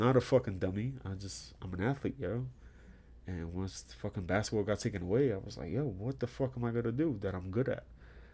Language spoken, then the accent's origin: English; New York, United States; No, born and raised in New York.